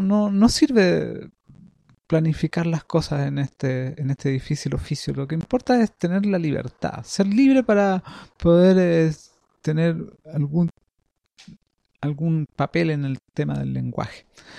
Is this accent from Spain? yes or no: no; Valparaíso, Chile; Valparaíso es mi ciudad natal. Siempre estoy buscando algún tipo de comunicación con mis coterráneos para poder, bueno, reverdecer mis recuerdos de adolescencia y de infancia que los pasé acá, ¿no?